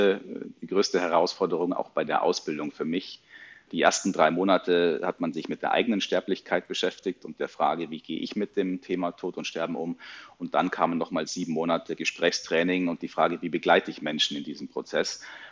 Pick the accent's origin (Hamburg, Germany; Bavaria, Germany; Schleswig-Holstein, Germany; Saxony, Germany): Bavaria, Germany; Rosenheim; Ich bin in Rosenheim aufgewachsen.